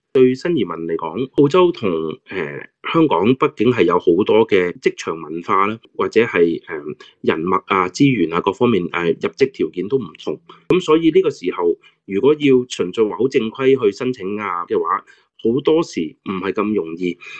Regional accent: China; 我哋中国人有话呢个男主外女主内啦

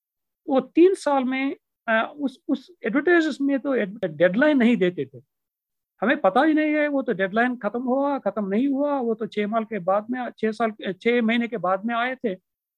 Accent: Andhra Pradesh, India; Hindi is a second language; हमारा गांव में इलेक्ट्रिसिटी था, हमारा घर में इलेक्ट्रिसिटी नहीं था। फिर हमारा विलेज में तो है हाई स्कूल नहीं है, वो आसपास में विलेज में है 3 किलोमीटर्स के पास में है, तोटलवलूर गांव में है तो हाई स्कूल था

